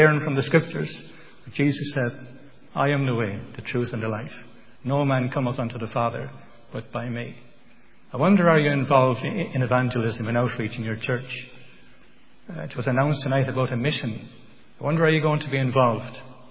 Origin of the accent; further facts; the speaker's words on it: Thurles, Munster, Ireland; born there; I was born in Thurles in County Tipperary many years ago. I won't tell you how many. It's a long, long time. And at that time, the town was very much a stronghold of Roman Catholicism. I was born into a Roman Catholic family.